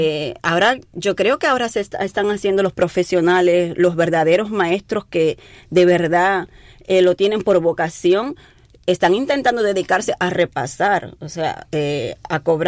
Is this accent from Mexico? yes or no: no; Cuba; no podemos olvidarnos que somos cubanos